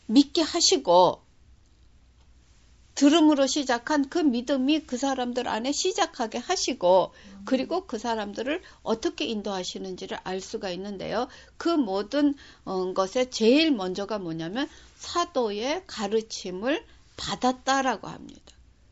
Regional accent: South Korea; also born or lived in Japan; now in United States; 제가 한국에서 태어나서 자라다가 일본에서 살고 또 지금 미국 와서 살고

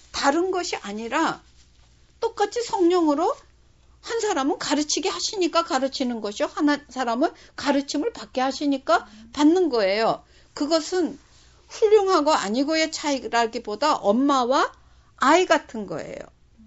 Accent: South Korea; 제가 한국 사람이니까

